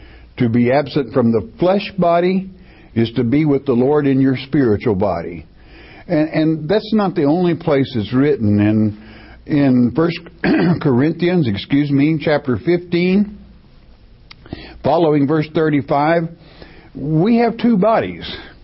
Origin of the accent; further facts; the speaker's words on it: United States; Because I'm an American. And because I know my fellow citizens.